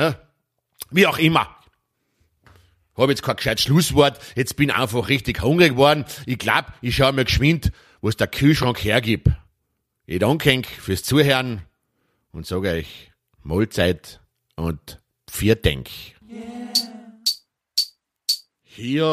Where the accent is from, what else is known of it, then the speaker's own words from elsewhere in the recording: Austria; bei uns in Österreich